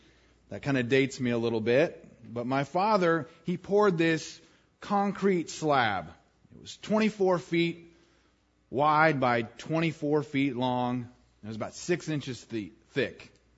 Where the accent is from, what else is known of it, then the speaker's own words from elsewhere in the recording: Wyoming, United States; Remember, I'm from Wyoming.